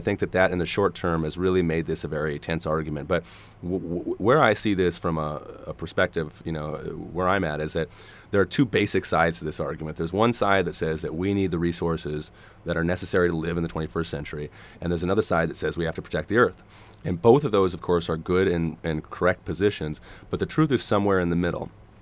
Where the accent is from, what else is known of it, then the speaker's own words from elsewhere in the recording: Crosby, Minnesota, United States; where I grew up in Crosby, Arrington.